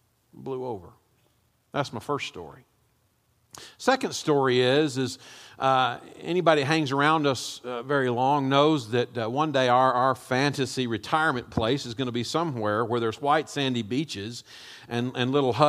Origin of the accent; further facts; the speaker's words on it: Weatherford, Texas, United States; Now, I grew up in Weatherford, Texas, okay? So my version of trees was a scraggly mesquite tree